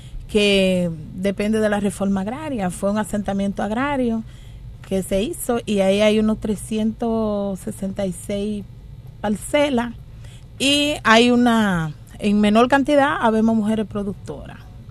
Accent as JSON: {"language": "Spanish", "town": "Yaguate", "region": "San Cristóbal", "country": "Dominican Republic", "said": "Sí, soy de San Cristóbal, del municipio de Yaguate, de una comunidad que se llama Semana Santa."}